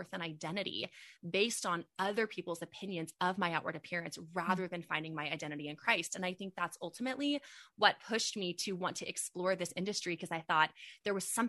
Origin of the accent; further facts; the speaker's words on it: San Antonio, Texas, United States; And we were actually in Dallas for a little mother-daughter getaway. We're from San Antonio.